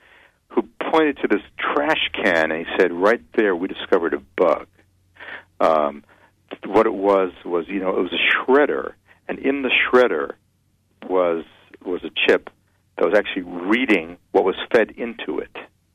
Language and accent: English; Boston, Massachusetts, United States; The thing about being a Bostonian is that, you know, the teams always disappoint you